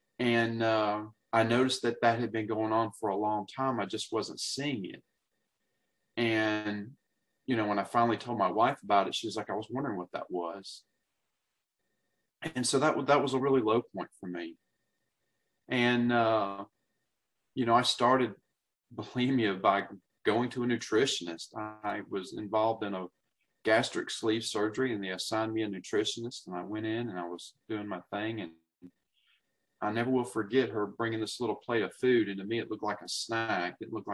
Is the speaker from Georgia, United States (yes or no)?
yes; Atlanta, Georgia, United States; from Atlanta.